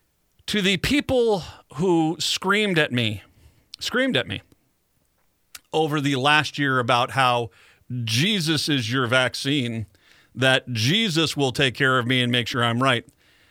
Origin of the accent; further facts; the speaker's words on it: Wickford, Rhode Island, United States; also born or lived in Minnesota; I mean, when I grew up, I was born in Minnesota, but I spent most of my elementary school days on Haverhill Avenue over in Wickford, Rhode Island.